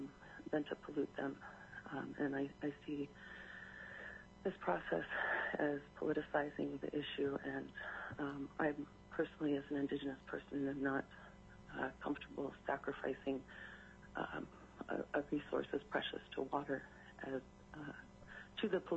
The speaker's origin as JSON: {"language": "English", "town": "Ketchikan", "region": "Alaska", "country": "United States", "tie": "born or raised there", "lives_now": "Juneau, United States", "said": "I'm Simshian from the Eagle Clan, born and raised in Ketchkan, Alaska, but I live here in Juneau"}